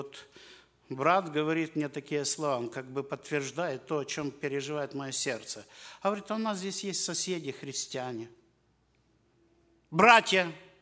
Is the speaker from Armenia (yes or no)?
no; Ukraine; moved away; Мы только еще свежие приехали с той страны, с Украины.